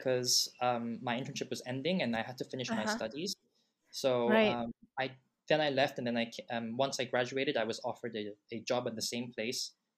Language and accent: English; South Korea; English is a second language; also born or lived in 14 countries; So I'm actually from South Korea.